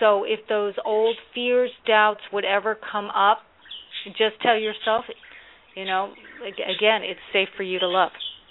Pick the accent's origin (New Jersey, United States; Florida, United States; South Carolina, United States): New Jersey, United States; now in North Carolina, United States; I'm originally from Jersey. I'm in North Carolina now, but a lot of times I go with Jersey seasons.